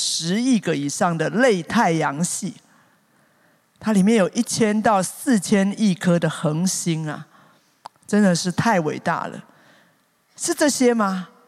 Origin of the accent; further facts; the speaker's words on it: Taipei, Taiwan; born there; 结果一到当地，我才知道我真的是天龙国出生